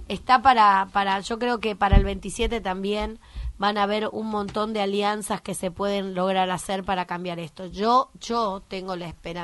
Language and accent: Spanish; Argentina; somos argentinos y estamos en un país donde tenemos todo para ganar.